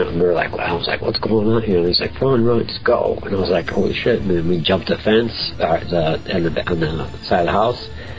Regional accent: Chicago, Illinois, United States; I mean, I'm from Chicago, from the city, so I could tell.

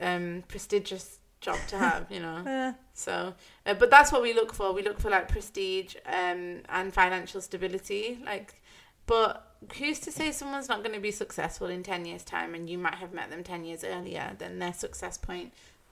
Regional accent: United Kingdom; But now, we are British.

